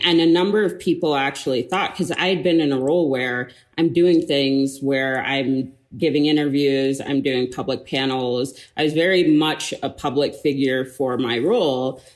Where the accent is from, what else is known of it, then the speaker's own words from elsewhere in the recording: Anchorage, Alaska, United States; I grew up in Anchorage, Alaska, as a child